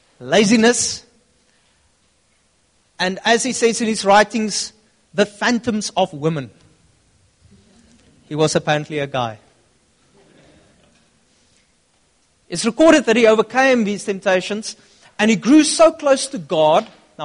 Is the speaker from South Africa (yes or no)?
yes; Upington, Northern Cape, South Africa; I come from Upington. It's nice at the Orange River, a couple of kilometers beyond that.